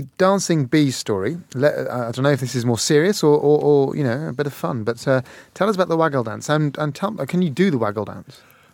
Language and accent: English; Wigan, North West England, United Kingdom; I used to live near Wigan for a long time. I grew up near Wigan, in fact.